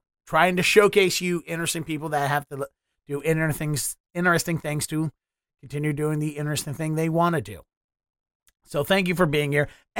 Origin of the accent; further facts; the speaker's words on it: Mid-Atlantic, United States; now in Nashville, United States; Like we're both from Mid Atlantic. We both grew up with humid summers.